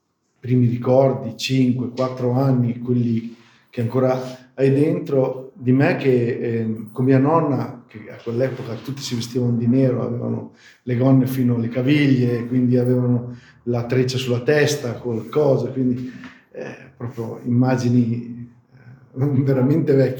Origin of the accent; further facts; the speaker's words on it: Bolzano, Trentino-Alto Adige, Italy; born there; Io sono nato a Bolzano, sì. I miei genitori no, invece. Però sono venuti su molto piccoli.